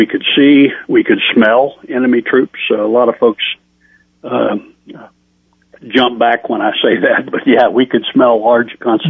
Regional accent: Arkansas, United States; I grew up in Arkansas. I was a hunter.

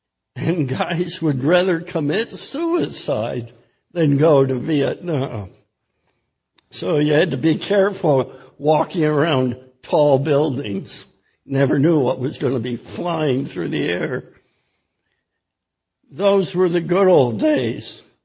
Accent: Ann Arbor, Michigan, United States; They even knew I was from Ann Arbor when I got to basic training.

